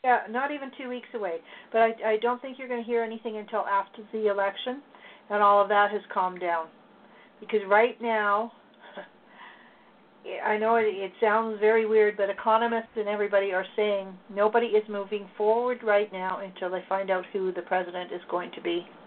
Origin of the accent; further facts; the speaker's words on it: Canada; I'm going to say something to you as a Canadian and sitting here from the outside.